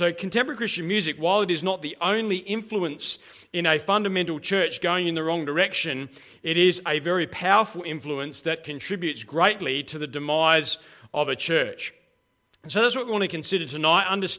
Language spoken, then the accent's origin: English; Murray Bridge, South Australia, Australia; Where I grew up in Murray Bridge, we had a fairly steep driveway.